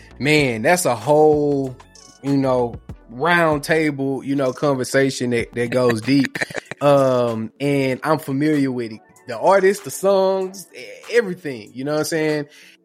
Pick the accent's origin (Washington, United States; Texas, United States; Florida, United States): Texas, United States; Houston; And I'm from Houston, and I had … posters all over my wall